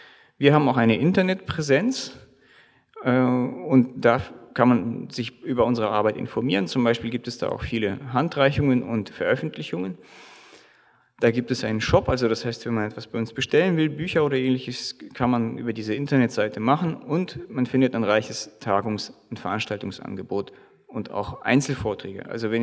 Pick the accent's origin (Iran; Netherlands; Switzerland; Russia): Russia; now in Germany; Ich selbst bin ja in Russland aufgewachsen, das heißt, meine Kindheit habe ich in Russland verbracht. Das liegt daran, dass deutsche Vorfahren meinerseits nach Russland ausgewandert sind. Genau genommen teilweise in die Ukraine und andere an den Kaukasus.